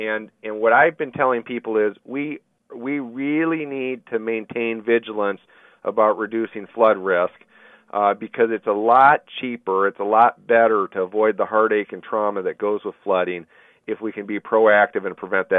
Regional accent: Iowa, United States; You know, I don't remember as a kid growing up in Iowa, North Liberty and cities like that getting 8 inches of rain.

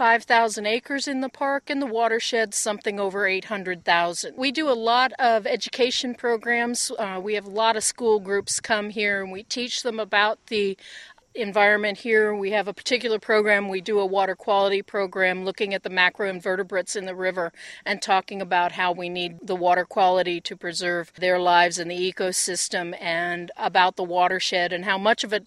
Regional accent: Ohio, United States; now in Arkansas, United States; I grew up in Northeast Ohio.

